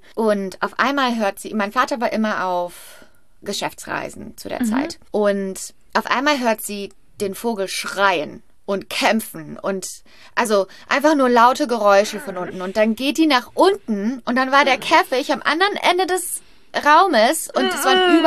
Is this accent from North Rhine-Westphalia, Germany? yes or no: yes; Brachelen, North Rhine-Westphalia, Germany; Also ich bin im Brachelen, im Kreis Hückelhofen, aufgewachsen. Und da haben wir in einem alten Haus gewohnt.